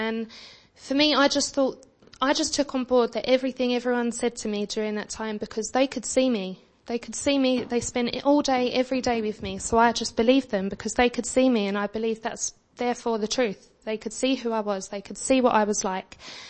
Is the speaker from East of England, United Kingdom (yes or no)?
yes; East of England, United Kingdom; I'm a girl from Essex with a sewing addiction.